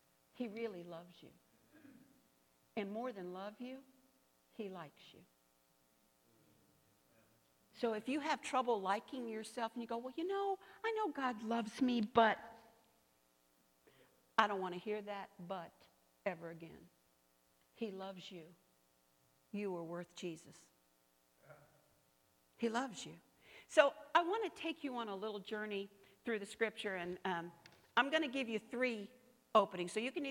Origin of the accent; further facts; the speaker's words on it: Washington, District of Columbia, United States; born there; I was born in D.C., I was born on North Capitol Street in D.C., in a hospital.